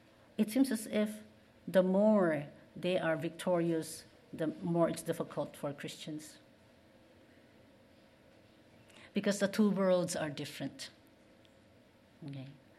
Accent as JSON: {"language": "English", "country": "Philippines", "tie": "born or raised there", "said": "In fact, I grew up in the Philippines. You know Philippines?"}